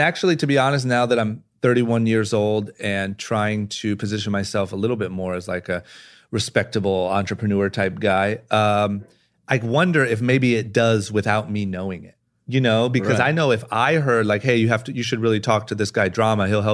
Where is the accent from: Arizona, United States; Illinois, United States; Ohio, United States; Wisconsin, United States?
Ohio, United States; Akron; I remember growing up in Akron, Ohio, when that brand Famous Stars and Straps blew up.